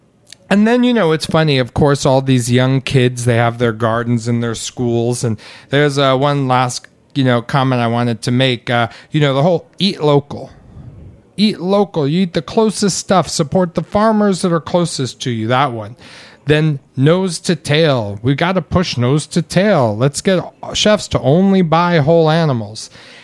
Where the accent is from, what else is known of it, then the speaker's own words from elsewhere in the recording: New York City, New York, United States; growing up in New York City, Eli Zabar was the first guy to give us good fresh bread.